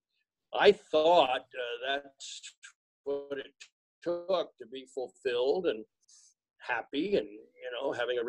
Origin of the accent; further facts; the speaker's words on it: Wilmington, Delaware, United States; Way back when I was just a youngster growing up in Wilmington, Delaware, I was interested in all the different sports and all the teams in Philadelphia.